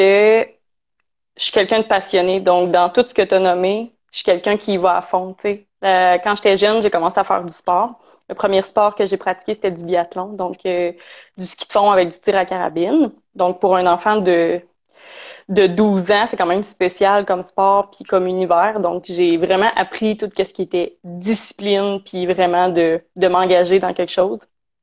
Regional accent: Quebec, Canada; je suis revenue par chez moi en Estrie et j'ai fondé ma petite famille.

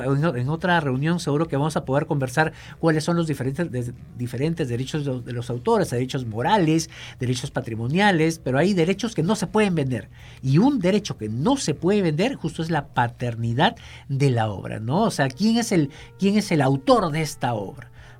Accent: Peru; pero en lo que nos corresponde como peruanos, en cualquier parte de nuestro país

